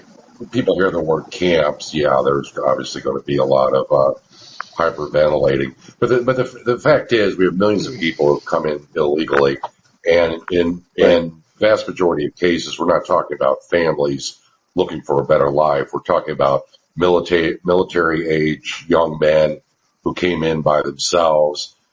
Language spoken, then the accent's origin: English; Nashville, Illinois, United States; now in Chicago, United States; That's right. I'm a Chicago lawyer, but originally a farm boy from Southern Illinois many moons ago.